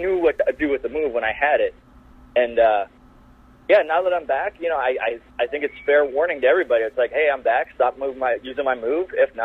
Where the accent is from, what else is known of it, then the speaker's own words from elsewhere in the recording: Canada; You know, I'm Canadian as well, so.